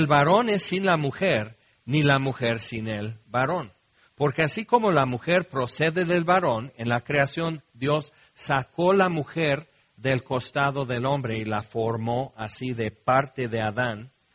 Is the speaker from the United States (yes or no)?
yes; California, United States; Spanish is a second language; lo que fui cuando viví en California como estadounidense y todo eso